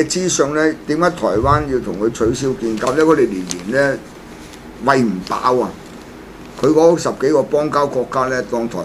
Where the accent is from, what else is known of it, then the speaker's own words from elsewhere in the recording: China; 我哋係中國人